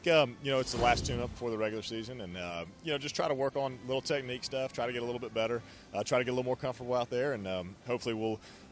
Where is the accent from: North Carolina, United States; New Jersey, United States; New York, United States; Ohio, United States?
North Carolina, United States; I grew up in North Carolina, so there's some pretty good barbecue where I'm from, too.